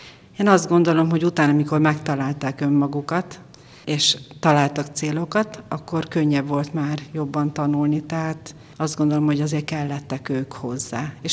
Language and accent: Hungarian; Miskolc, Borsod-Abaúj-Zemplén, Hungary; born there; Nem, én miskolci születésű vagyok, úgyhogy egy 20 éve lakom ezen a környéken.